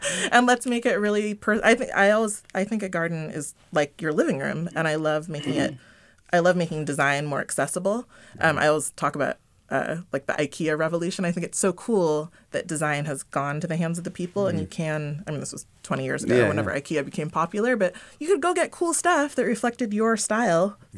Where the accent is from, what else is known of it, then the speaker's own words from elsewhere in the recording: Palo Alto, California, United States; I grew up in Palo Alto, the beautiful foothills and the golden hills